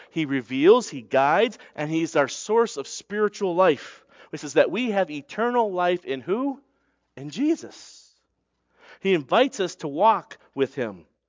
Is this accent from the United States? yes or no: yes; Brewerton, New York, United States; I don't start with Brewerton. They're like, what? And for really, if I'm being honest, when I then move it out, I'm like, well, I'm from Syracuse. They're like, what? And I say New York